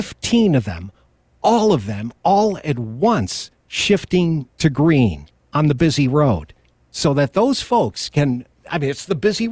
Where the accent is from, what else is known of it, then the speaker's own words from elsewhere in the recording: New York, United States; also born or lived in Reno; No, I'm from New York originally. I spent most of my life in Reno.